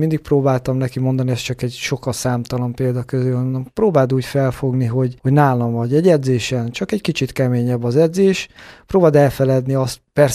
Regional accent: Szeged, Csongrád-Csanád, Hungary; mind a ketten szegediek vagyunk, és onnan járunk át ide-vissza

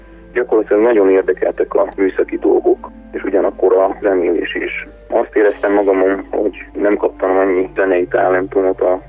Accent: Nagyvarsány, Szabolcs-Szatmár-Bereg, Hungary; gyülekezetben nőttem föl, a baptista gyülekezet pedig teljesen összefonódik a zenével. Nekem megadatott az, hogy egy olyan gyülekezetben nőttem föl Nagyvarsányba

